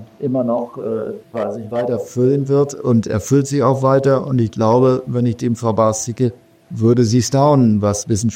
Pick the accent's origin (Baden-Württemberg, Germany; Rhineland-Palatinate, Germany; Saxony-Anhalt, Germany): Baden-Württemberg, Germany; Freiburg; Diese soziale Marktwirtschaft ist eine neoliberale Erfindung aus Freiburg und darauf sind wir Freiburger verdammt stolz.